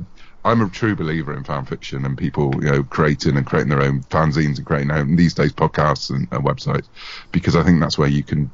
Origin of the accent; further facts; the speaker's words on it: United Kingdom; you probably tell from my accent, I either belong to the Empire or I'm British.